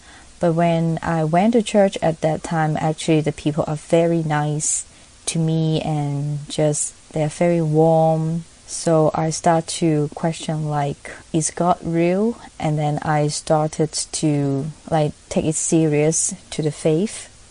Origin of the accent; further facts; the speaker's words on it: Hong Kong; and I'm from Hong Kong.